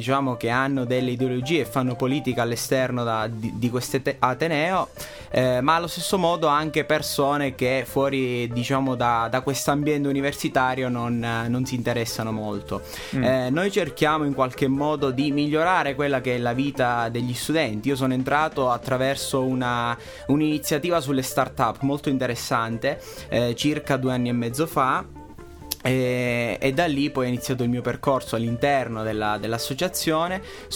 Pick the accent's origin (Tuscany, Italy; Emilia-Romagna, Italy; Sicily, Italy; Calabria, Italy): Calabria, Italy; Acri; vengo da Acri, sono calabrese